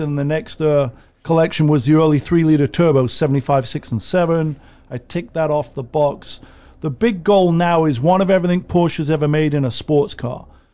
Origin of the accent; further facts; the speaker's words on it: England, United Kingdom; Well, I'm English, English rose